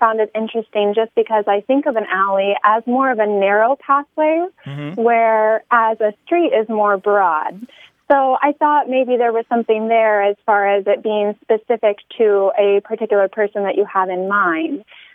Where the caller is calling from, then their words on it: Washington, United States; I'm calling from Washington State.